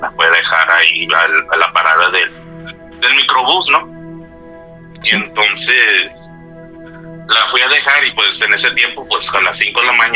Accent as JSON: {"language": "Spanish", "region": "California", "country": "United States", "lives_now": "Phoenix, United States", "said": "Bueno, yo soy de Phoenix, bueno, soy originario de California, pero ya vivo en Phoenix, Arizona."}